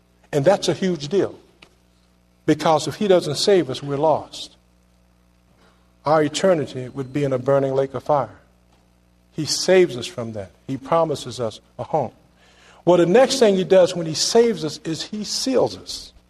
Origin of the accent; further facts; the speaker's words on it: Virginia, United States; Anybody remember the story about the Hatfields and the McCoys? I grew up in Virginia.